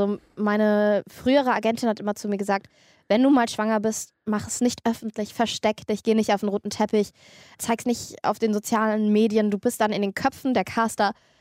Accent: Cologne, North Rhine-Westphalia, Germany; ich bin Kölnerin, ich bin halbe Türkin

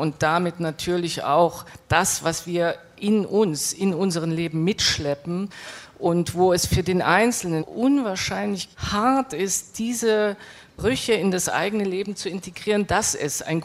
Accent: East Germany, Germany; und da würde ich als Ostdeutsche sehr dabei bleiben wollen

